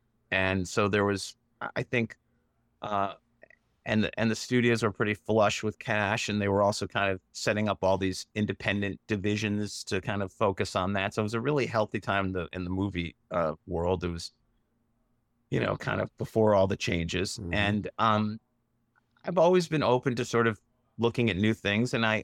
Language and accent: English; Ohio, United States; You know, I grew up in Ohio, and I was involved with some folks who had a festival in Cleveland